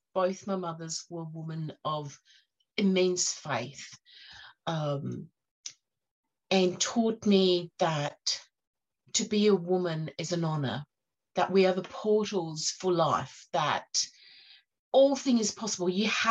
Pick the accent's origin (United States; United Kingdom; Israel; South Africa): South Africa; born there; I was born in South Africa.